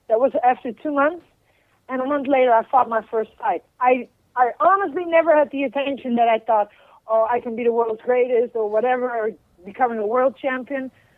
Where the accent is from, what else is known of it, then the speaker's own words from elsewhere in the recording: Utrecht, Netherlands; Utrecht. That's in the center. It's close to Amsterdam. It's about 20 minutes away.